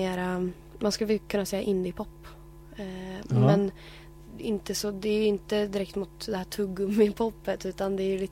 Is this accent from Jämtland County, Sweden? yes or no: yes; Östersund, Jämtland County, Sweden; det var lite mera talangshower som fanns i stan där jag är från Östersund.